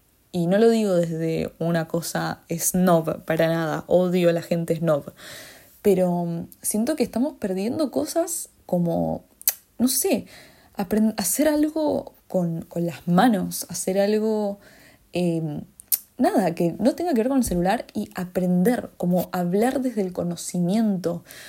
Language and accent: Spanish; Argentina; Me da miedo estar viviendo un periodo, no solo que lo veo en mi país, en Argentina, sino en todo el mundo